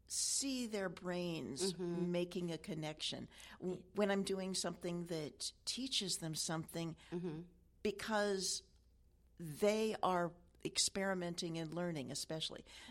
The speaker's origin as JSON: {"language": "English", "town": "Federal Way", "region": "Washington", "country": "United States", "tie": "born or raised there", "said": "Well, I grew up in Federal Way, which isn't that far away."}